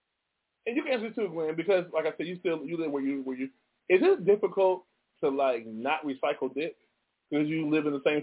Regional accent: Milwaukee, Wisconsin, United States; I mean, I'm from Milwaukee, Wisconsin. I'm from Milwaukee, Wisconsin, so.

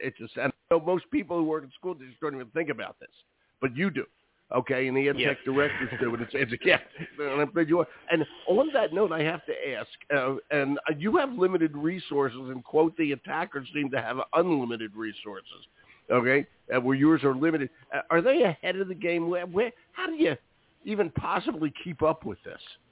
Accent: Pennsylvania, United States; Go to my hometown, the Eagles.

